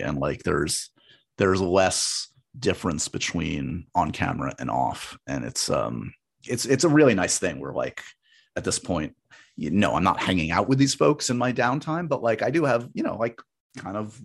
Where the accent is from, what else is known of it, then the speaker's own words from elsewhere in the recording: New York City, New York, United States; I grew up in New York City, loved movies, TV, New York Yankees.